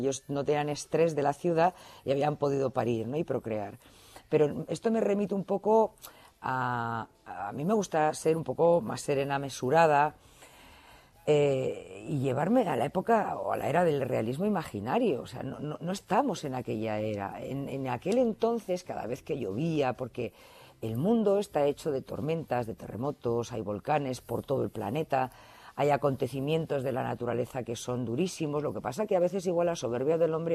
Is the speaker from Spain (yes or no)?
yes; Estella, Navarre, Spain; Y en Estella, en Navarra, en mi pueblo, ha habido inundaciones hasta que tenían que navegar con barcas.